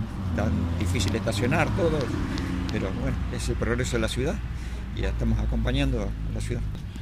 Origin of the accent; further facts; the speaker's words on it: Comodoro Rivadavia, Chubut, Argentina; now in Neuquén, Argentina; Bueno, yo vine de Comodoro Rivadavia, ya trabajé en una casa de repuestos y siempre me gustó. Y después, cuando vine a Neuquén